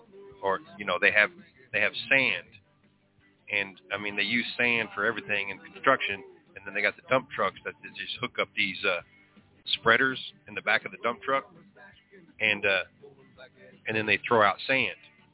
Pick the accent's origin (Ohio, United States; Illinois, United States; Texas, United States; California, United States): Texas, United States; Where are you from? I'm from Texas. Damn right I am.